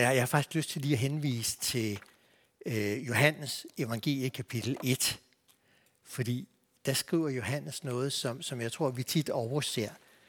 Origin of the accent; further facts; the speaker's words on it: Copenhagen, Capital Region of Denmark, Denmark; Altså, godt nok er jeg københavner